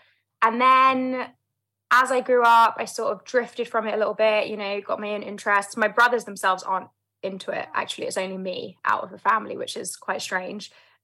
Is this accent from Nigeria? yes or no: no; London, United Kingdom; I grew up in London, South London, born and raised